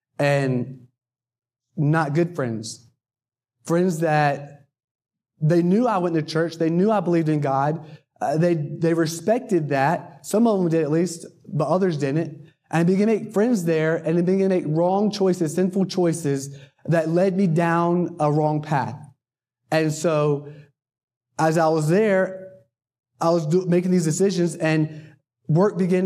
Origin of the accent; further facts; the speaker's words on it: North Carolina, United States; See, I grew up in North Carolina, went to church every Sunday as a little boy, started going to church at 4 years old.